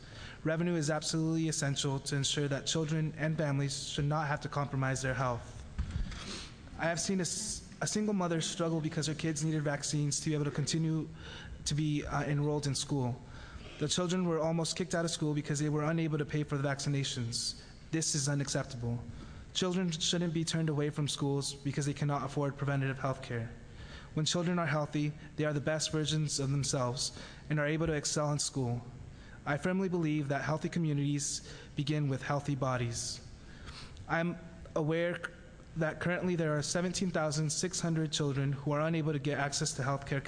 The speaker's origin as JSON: {"language": "English", "town": "Hermiston", "region": "Oregon", "country": "United States", "tie": "born or raised there", "said": "I was raised here in Hermiston."}